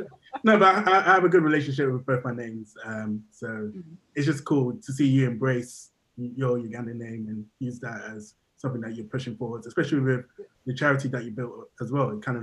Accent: Nigeria; So I'm Nigerian.

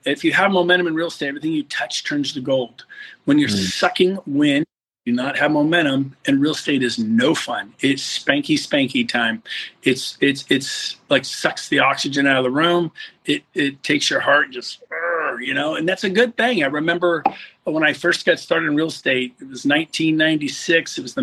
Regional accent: California, United States; And I'm from California.

